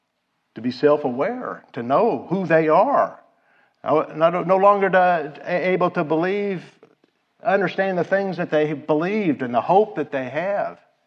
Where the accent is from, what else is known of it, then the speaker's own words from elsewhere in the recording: Kansas City, Missouri, United States; I had a lot of experiences like that as a boy growing up in Kansas City. Every year it snows